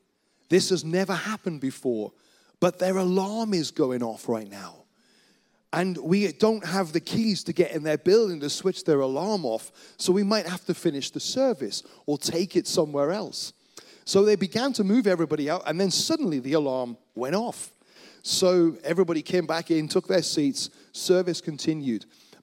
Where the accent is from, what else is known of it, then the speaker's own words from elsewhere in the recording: Wales, United Kingdom; I'm from Wales originally